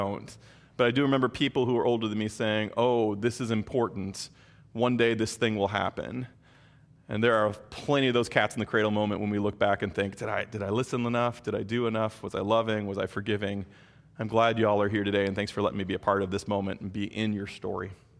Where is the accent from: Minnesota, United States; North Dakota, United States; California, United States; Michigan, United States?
Michigan, United States; I am from Michigan. I grew up in the Presbytery of Detroit. This is like coming home for me